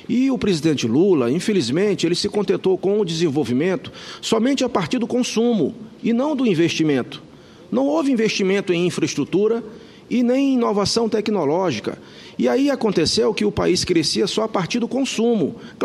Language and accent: Portuguese; Maranhão, Brazil; Não sei se é porque sou lá do interior do Maranhão